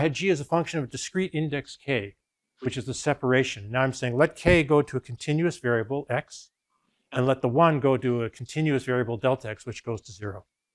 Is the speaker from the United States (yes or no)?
no; Canada; because I'm a Canadian citizen.